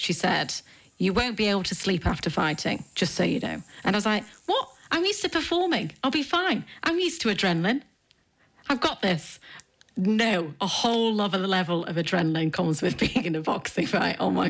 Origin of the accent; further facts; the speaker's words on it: Stoke-on-Trent, West Midlands, United Kingdom; family, from Stoke-on-Trent, which is a working class town in the UK. And most of the people that are from my hometown don't really even know that composers write the strange music that I write nowadays.